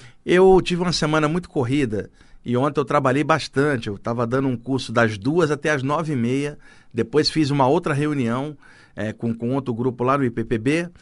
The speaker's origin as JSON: {"language": "Portuguese", "region": "Rio de Janeiro", "country": "Brazil", "lives_now": "São Paulo, Brazil", "said": "eu sou do Rio, e aí tem uma rinite aqui em São Paulo"}